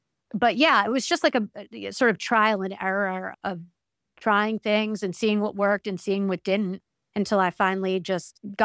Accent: New York, United States; also born or lived in Los Angeles; I lived in LA for a long time, and I lived in LA for 11 years, and I grew up in New York.

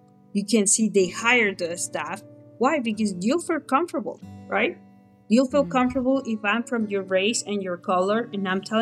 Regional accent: Mexico; moved away as an adult; Okay, if my accent didn't give me away, guys, I'm Mexican. I moved here from Mexico when I was about 18. That's about 30 years ago.

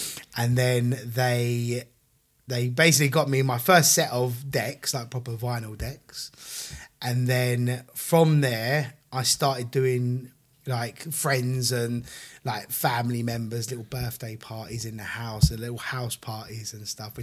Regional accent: London, United Kingdom; So, I grew up North London, and in my very, very early days was when I was about 11, 12 years old.

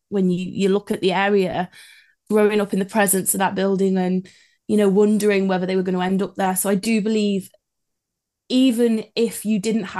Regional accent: Madeley, West Midlands, United Kingdom; As I said, I grew up in Madeley. I am not that far away now where I live. And really, Madeley has always been very industrialized.

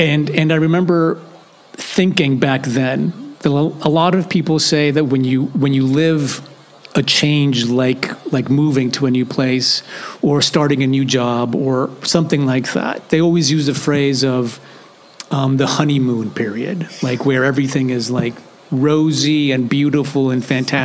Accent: Mexico City, Mexico; now in Valencia, Spain; basically we're both from Mexico City, and we both moved to Valencia, Spain at more or less the same time.

